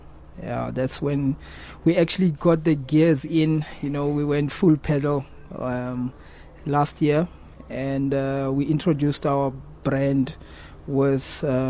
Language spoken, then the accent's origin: English; Mahikeng, North West, South Africa; Yes, I spend a lot of time in Bloemfontein, Wolmaranstad, and I'm actually from Mafeking.